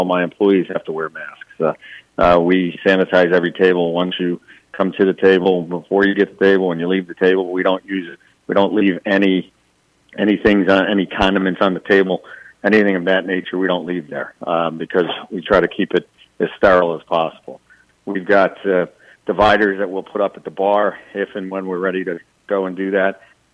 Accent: New England, United States; now in Pennsylvania, United States; I mean, I'm from New England originally.

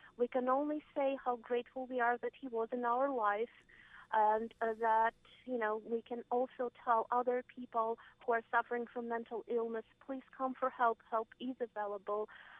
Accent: Ukraine; English is a second language; moved away; I'm originally from Ukraine. I came here 15 years ago. But back in Ukraine, when I was a teenager

